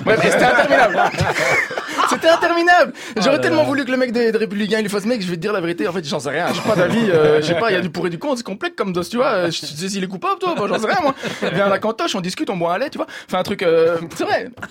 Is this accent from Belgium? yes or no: yes; Belgium; En tant que belge